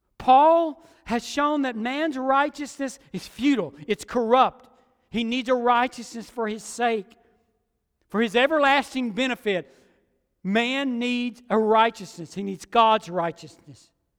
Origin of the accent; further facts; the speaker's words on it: Georgia, United States; I was a kid living in Georgia, growing up in Georgia